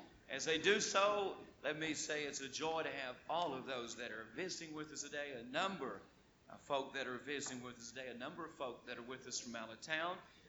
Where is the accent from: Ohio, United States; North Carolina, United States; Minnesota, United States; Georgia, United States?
North Carolina, United States; Lexington; last Sunday I helped dedicate a building in Lexington, North Carolina. That's my hometown.